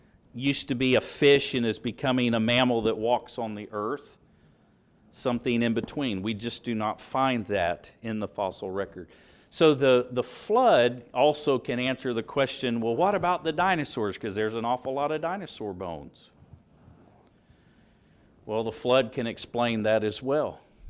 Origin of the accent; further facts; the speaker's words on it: Shoals, Indiana, United States; But I understood that when the White River, where I grew up in Shoals, Indiana, flooded